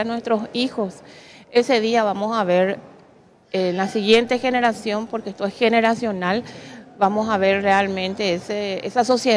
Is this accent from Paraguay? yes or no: yes; Paraguay; ese respeto que necesitamos nosotros rescatar como familia paraguaya que somos